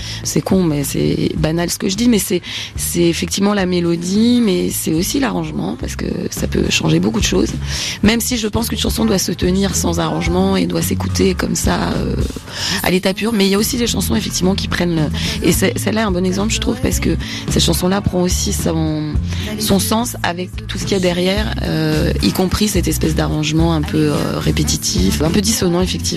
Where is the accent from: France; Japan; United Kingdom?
United Kingdom; accent: English; j'ai un accent anglais qui explique pourquoi j'ai un peu limité ma carrière internationale.